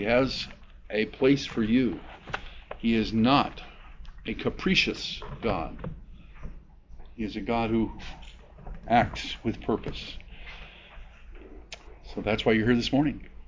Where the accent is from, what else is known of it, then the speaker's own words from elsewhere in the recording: Idaho, United States; They couldn't evangelize us because I was a pastor from Idaho.